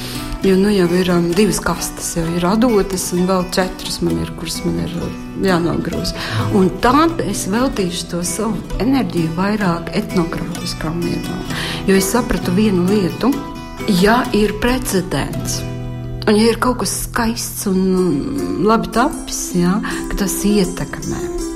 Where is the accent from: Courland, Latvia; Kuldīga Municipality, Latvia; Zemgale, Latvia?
Courland, Latvia; Nu, es esmu gan kursis, jā, es esmu kurzemniece